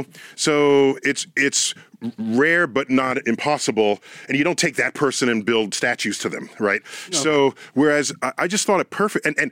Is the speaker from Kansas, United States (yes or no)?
no; Bronx, New York, United States; No, I'm born and raised in the Bronx.